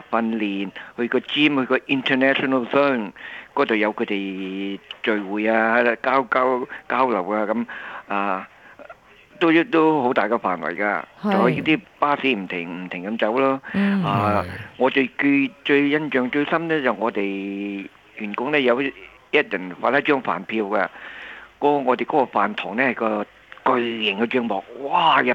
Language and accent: Cantonese; Zhongshan, Guangdong, China; 因为我是中山的